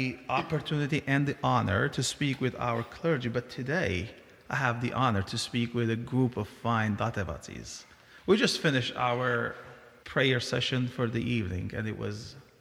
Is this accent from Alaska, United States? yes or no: no; New York, United States; I come from New York